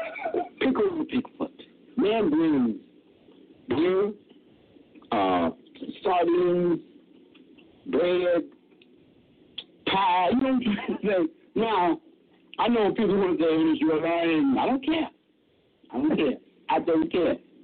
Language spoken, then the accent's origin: English; Chicago, Illinois, United States; I never understood it in the first place because when I grew up in Chicago, people talked about show business as a frivolous situation.